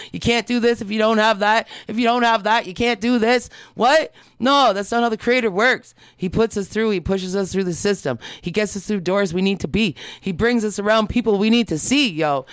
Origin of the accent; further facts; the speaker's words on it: Detroit, Michigan, United States; Black Native from back home, Michigan area, Detroit in the house, Windsor.